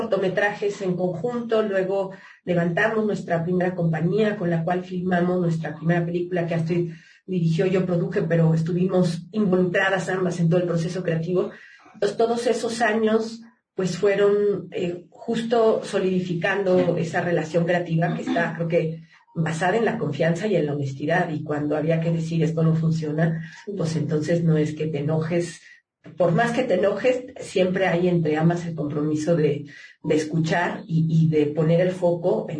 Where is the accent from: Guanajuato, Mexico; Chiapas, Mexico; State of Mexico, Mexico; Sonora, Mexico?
Guanajuato, Mexico; born there; el estado donde filmamos, que es el lugar donde yo nací, que es Guanajuato